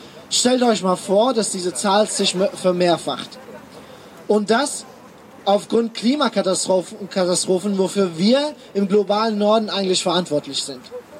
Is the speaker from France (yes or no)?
no; Afghanistan; German is a second language; now in Germany; Ich habe einige schöne Erinnerungen aus meiner Kindheit in Afghanistan.